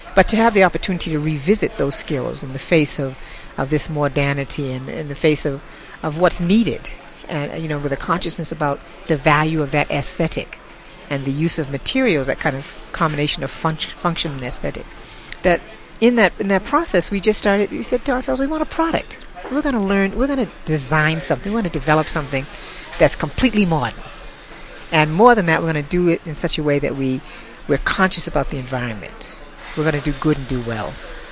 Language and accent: English; United States; also born or lived in Germany; I'm a product of the 60s. I was raised in the States here. And after the movement, I moved to Europe, where I studied in Dusseldorf at the Kunst Academy. And I came back.